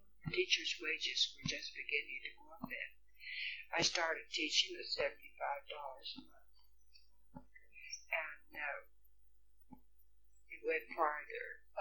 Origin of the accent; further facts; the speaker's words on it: Meredith, Colorado, United States; No, I was born in Meredith, out of Springs. I went to grade school and high school.